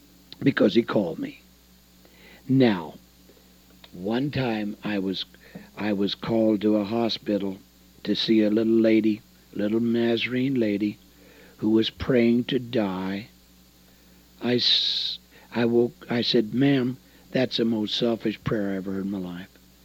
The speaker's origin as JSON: {"language": "English", "town": "The Dalles", "region": "Oregon", "country": "United States", "tie": "born or raised there", "said": "I bought an old gospel tent, and I went to the Dalles, my hometown, and I set that big old tent"}